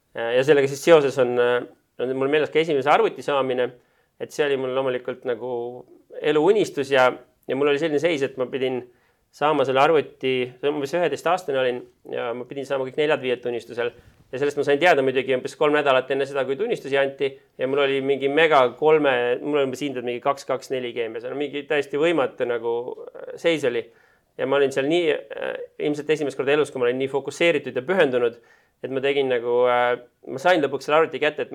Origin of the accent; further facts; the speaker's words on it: Tartu, Tartu County, Estonia; Ma sündisin idüülilises Tartus ja kasvasin Tähtveres.